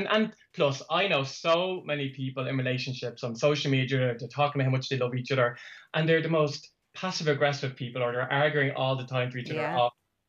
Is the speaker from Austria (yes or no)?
no; Clondalkin, Leinster, Ireland; I'm from Clondalkin.